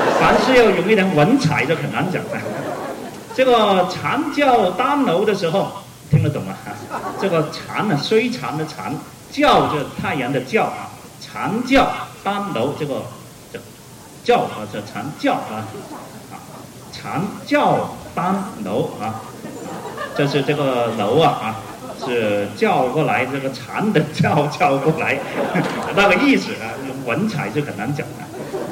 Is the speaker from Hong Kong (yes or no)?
yes; Hong Kong; 我们刚刚在香港就好像避过了这个苦难，但是我们都是在那种苦难的旁边来长大。